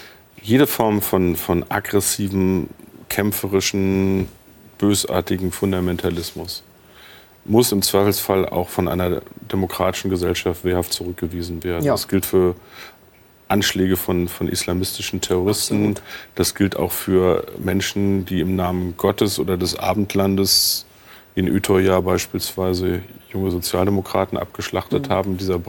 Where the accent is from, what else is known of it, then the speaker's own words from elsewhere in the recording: Peine, Lower Saxony, Germany; Ich komme aus der Kleinstadt Peine in Niedersachsen. 50.000 Einwohner, viele Menschen der sogenannten Gastarbeitergeneration, zweite, dritte Generation, 2 Moscheegemeinden, Teil meiner Gesellschaft.